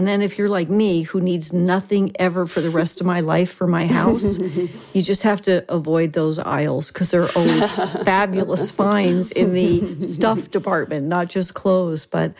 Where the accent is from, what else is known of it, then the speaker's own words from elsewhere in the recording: New Jersey, United States; And I'm from Jersey and I could say awful, but it's awful.